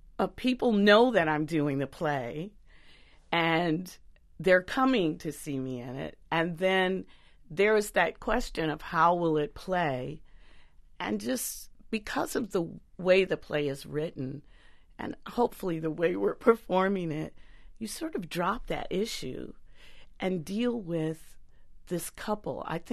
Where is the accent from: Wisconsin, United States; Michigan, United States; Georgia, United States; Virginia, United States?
Michigan, United States; Detroit; Not in Dearborn, in Detroit. I grew up in Detroit.